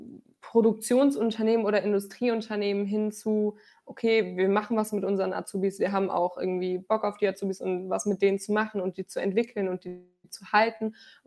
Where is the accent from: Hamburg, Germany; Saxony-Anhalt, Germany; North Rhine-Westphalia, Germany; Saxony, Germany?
North Rhine-Westphalia, Germany; Radevormwald; Also ich komme auch selber aus Radevormwald und das war ja einem einfach ein Begriff.